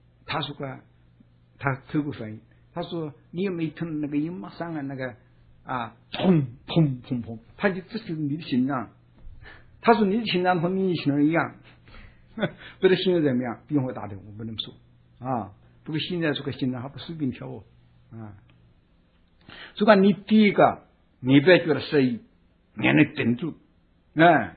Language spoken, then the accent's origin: Chinese; China; 说人逢喜事精神爽，这是我们中国人时常说的句话咯